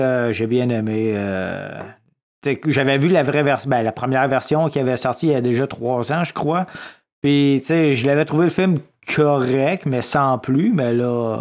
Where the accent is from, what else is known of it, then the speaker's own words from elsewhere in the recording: Drummondville, Quebec, Canada; Donc, nous, moi puis le D, on vient de Drummondville, mais ça, c'est dans le centre du Québec et Mauricie et Bois-Franc.